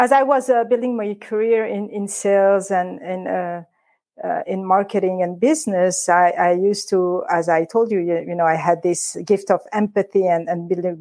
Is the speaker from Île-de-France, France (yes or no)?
yes; Paris, Île-de-France, France; from an Armenian family. So I'm an immigrant. I mean, you know, I was raised and born and raised in Paris, but my family, parents, both come from different part of the world.